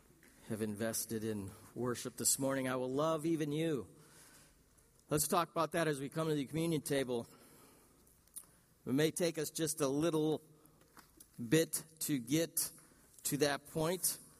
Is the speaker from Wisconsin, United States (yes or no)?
yes; Racine, Wisconsin, United States; the one thing I would drive a great distance for is what my hometown is known for. The Racine Kringle.